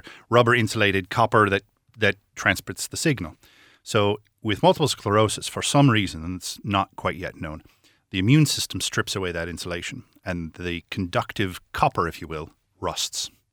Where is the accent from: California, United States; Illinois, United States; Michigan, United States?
Michigan, United States; When I was young, I grew up in Michigan in America, in a very, I say, a homogenous town in a very white bread time.